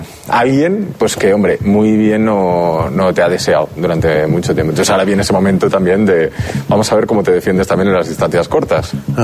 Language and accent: Spanish; Catalonia, Spain; Yo soy catalán